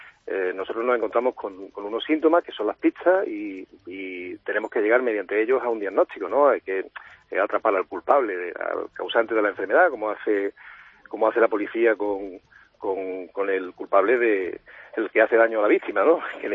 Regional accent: Málaga, Andalusia, Spain; yo soy malagueño de nacimiento y ahí pasé mi juventud

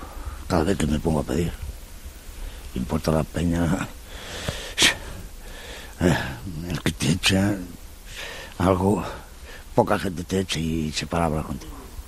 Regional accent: Galicia, Spain; Yo soy gallego. Gallego. Soy gallego.

